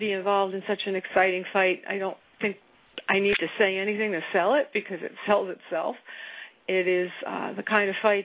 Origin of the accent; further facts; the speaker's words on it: New Jersey, United States; I'm doubly proud to be able to bring it to you in my home state of New Jersey.